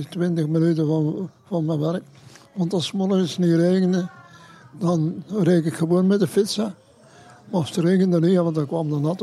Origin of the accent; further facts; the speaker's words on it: Aarschot, Flemish Brabant, Belgium; Nee, ik ben van Aarschot.